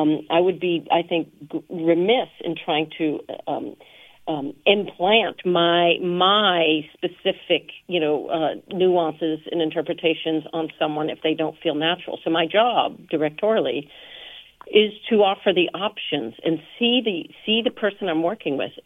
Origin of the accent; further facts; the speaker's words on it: New Hampshire, United States; Well, first of all, I'm not from Texas. I'm from New Hampshire.